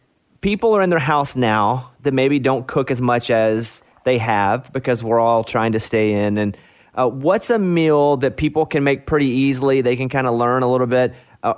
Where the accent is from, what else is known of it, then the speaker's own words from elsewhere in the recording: Arkansas, United States; I'm from Arkansas, so.